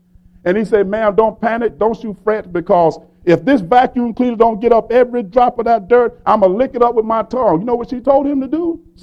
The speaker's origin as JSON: {"language": "English", "town": "Jacksonville", "region": "Florida", "country": "United States", "tie": "born or raised there", "said": "Now, this is a congregation, Northside Church of Christ, in my hometown, Jacksonville, Florida."}